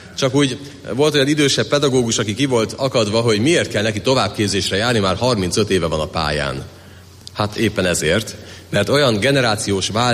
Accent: Budapest, Hungary; a Kaposvári Egyházmegyét választottam budapestiként

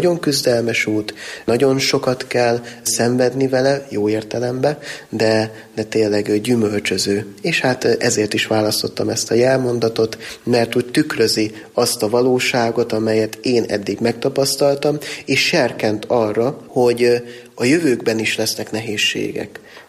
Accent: Hidvégardó, Borsod-Abaúj-Zemplén, Hungary; én is cigány származásúnak vallom magam, én is cigány soron nőttem föl otthon Hidvégardóban

